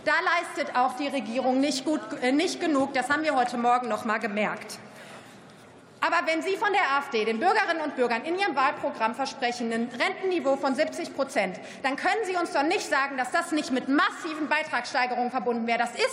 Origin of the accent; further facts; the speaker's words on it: North Rhine-Westphalia, Germany; Ich komme selber aus Südwestfalen, einer Region, die wirklich vom industriellen Mittelstand lebt.